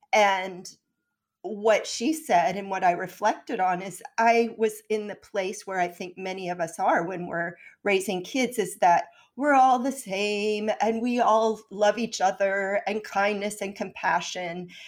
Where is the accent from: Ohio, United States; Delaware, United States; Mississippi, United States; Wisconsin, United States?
Delaware, United States; Wilmington; And I grew up in Wilmington, Delaware in the late 60s, and it was a time of a lot of social unrest.